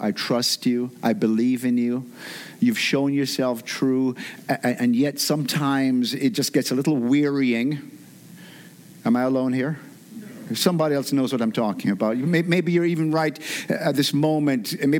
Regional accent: Jamaica; accent: Jamaican; moved away; I'm originally from Jamaica. I've lived here most of my life, but when I'm around Jamaicans, it comes out a lot thicker.

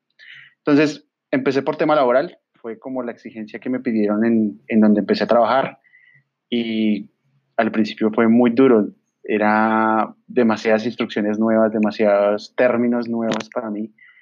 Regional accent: Bogotá, Colombia; now in Medellín, Colombia; Soy de Bogotá. Actualmente vivo en Medellín.

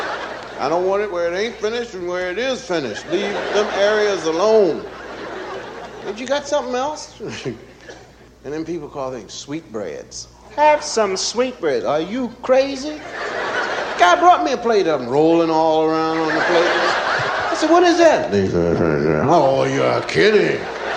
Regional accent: Pennsylvania, United States; My wife is from the South. I'm from Pennsylvania.

